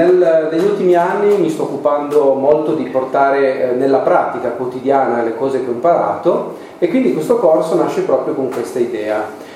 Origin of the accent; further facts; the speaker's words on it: Aosta, Aosta Valley, Italy; born there; sono nato ad Aosta 48 anni fa